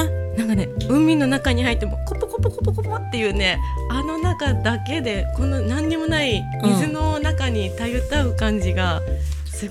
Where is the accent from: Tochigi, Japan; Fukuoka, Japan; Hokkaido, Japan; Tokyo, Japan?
Tokyo, Japan; Asakusa; 私自身は浅草出身で、うんうんうんうん、ずっと下町で育っているんですけども